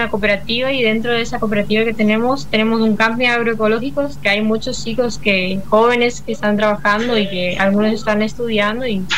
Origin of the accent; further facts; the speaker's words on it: Colonia Randa, Misiones, Argentina; Soy de Colonia Randa, cerquita de Iguazú.